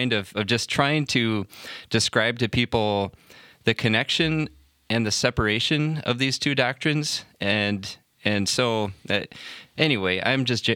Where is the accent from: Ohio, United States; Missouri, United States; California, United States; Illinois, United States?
Illinois, United States; Chicago; Yes, I grew up in the Chicago area.